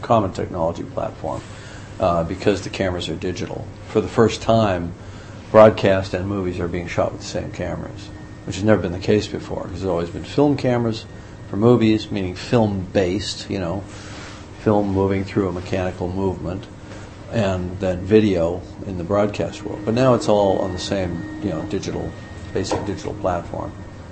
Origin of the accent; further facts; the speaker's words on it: Canada; Who are the practitioners in Hollywood? I'm Canadian.